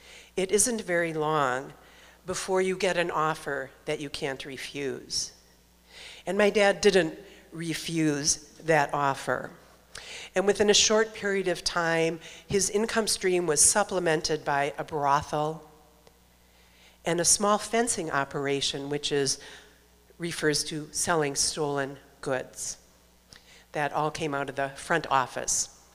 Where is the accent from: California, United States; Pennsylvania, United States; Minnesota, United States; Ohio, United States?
Minnesota, United States; Minneapolis; when I was about four, growing up in Minneapolis, my dad bought a little corner bar down by the railroad tracks, just south of downtown Minneapolis.